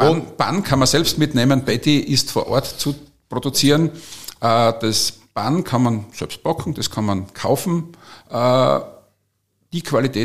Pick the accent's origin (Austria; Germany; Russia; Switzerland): Austria